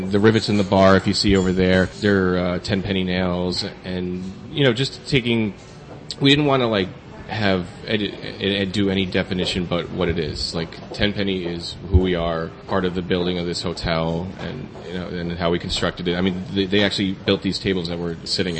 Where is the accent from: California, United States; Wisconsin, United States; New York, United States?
New York, United States; Well, I grew up in Westchester.